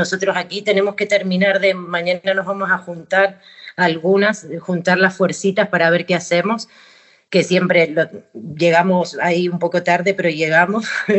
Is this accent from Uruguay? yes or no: no; Argentina; moved away as an adult; yo vengo de Argentina y hace muchos años que estoy aquí